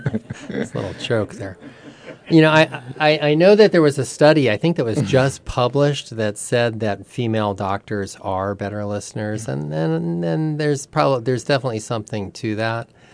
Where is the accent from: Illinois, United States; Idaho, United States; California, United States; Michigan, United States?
California, United States; Los Angeles; yeah, I grew up in L.A.